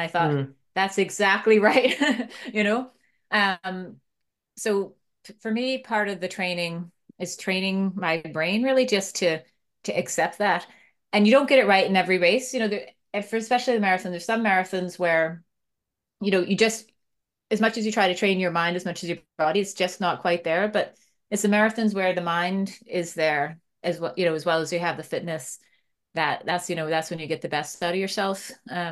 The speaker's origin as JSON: {"language": "English", "region": "Maine", "country": "United States", "tie": "born or raised there", "said": "Well, I mean, I grew up in Maine, right?"}